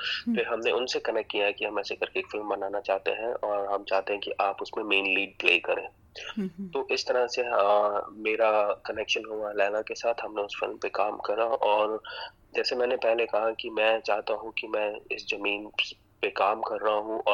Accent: Punjab, India; मैं पंजाब से बिलोंग करता हूँ

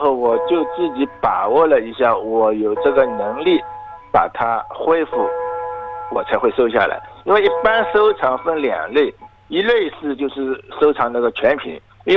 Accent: Shanghai, China; now in Australia; 我是来自上海的

